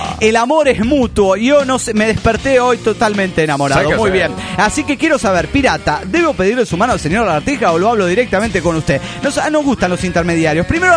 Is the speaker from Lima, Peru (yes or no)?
no; Juliaca, Puno, Peru; soy el médico de Juliaca, Perú.